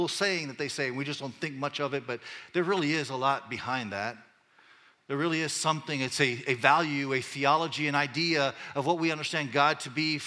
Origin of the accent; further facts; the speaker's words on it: Panama; I grew up in Latin America in kind of a revolutionary period of time in the country of Panama.